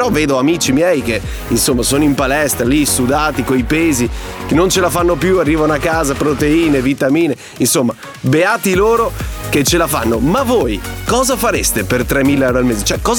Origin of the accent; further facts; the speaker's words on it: Veneto, Italy; di nome, di fatto e anche in arte, se così si può dire. Sono un veneto doc, nonostante il mio cognome partenopeo, ma devo dire che questo mix mi piace veramente tanto.